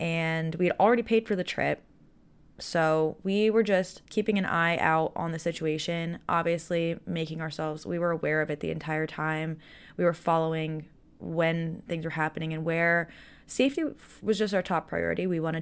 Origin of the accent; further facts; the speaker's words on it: United States; I'm an American, so I don't fully grasp and know the complete ins and outs of it.